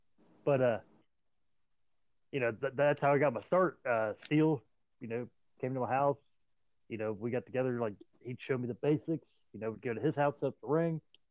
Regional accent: Canada; All right, so … I'm Canadian.

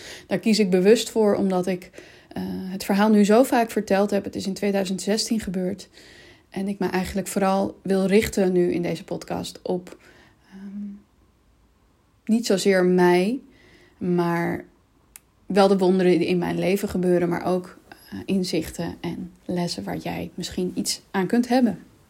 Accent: Amsterdam, North Holland, Netherlands; en ik kom uit Amsterdam.

